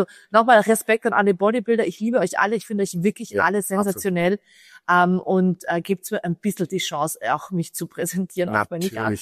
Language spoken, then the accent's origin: German; Austria; als Österreicherin